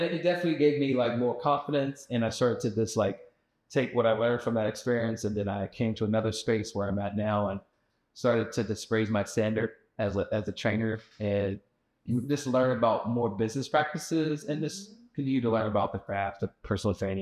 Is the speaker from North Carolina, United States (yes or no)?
yes; North Carolina, United States; also born or lived in Philadelphia; now in Atlanta, United States; So native of North Carolina. I moved out to Atlanta 17 years ago from Philadelphia, where I was working for a corporation at the time. Moved down here, got another corporate job.